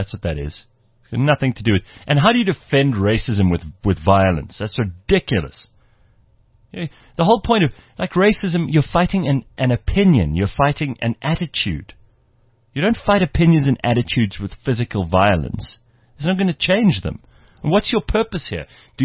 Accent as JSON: {"language": "English", "country": "South Africa", "lives_now": "Netherlands", "said": "I'm a South African currently working in Holland."}